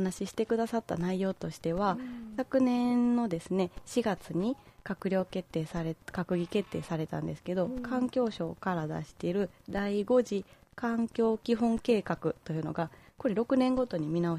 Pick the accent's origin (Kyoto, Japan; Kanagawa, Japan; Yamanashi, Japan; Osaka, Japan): Osaka, Japan; Toyonaka; 例えば実は私の住んでる出身の市でもあるんですけど、はい、大阪府の豊中市さんからは、